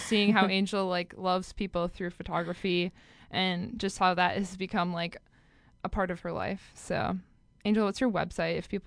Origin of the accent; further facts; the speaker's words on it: Minnesota, United States; I'm a senior at Vanderbilt. I'm studying political science, economics, and Spanish. I'm from Minnesota.